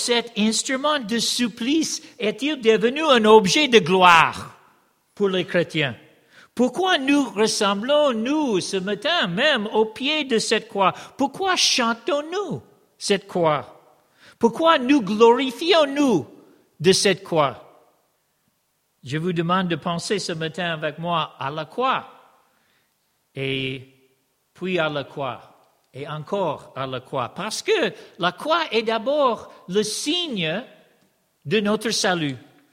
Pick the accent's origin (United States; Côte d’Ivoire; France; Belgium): United States; Moi, je suis américain